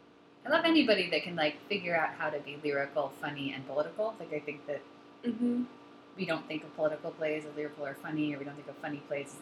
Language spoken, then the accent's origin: English; New York, United States; I grew up just outside of New York City, so I see a lot of shows and musicals growing up